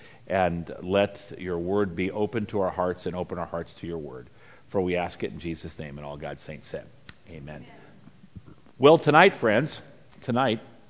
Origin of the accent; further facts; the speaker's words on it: Washington, District of Columbia, United States; But then again, I'm from Washington, D.C.